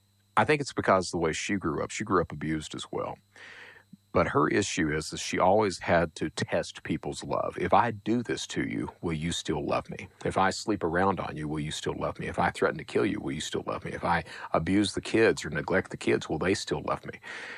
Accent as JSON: {"language": "English", "town": "Hazard", "region": "Kentucky", "country": "United States", "said": "I'm from Eastern Kentucky. Hazard is coal country."}